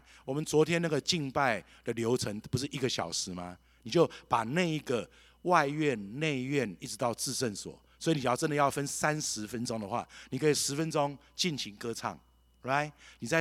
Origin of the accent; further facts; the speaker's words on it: China; 我们中国人讲有关系就没关系，没关系就